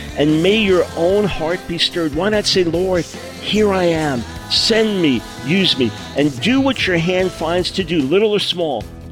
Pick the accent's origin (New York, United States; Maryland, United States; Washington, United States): New York, United States; I broke into a house down the block from where I grew up on Long Island.